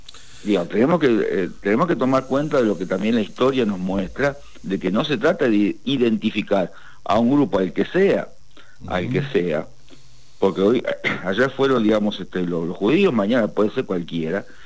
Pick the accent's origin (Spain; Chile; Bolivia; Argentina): Argentina; como ciudadano argentino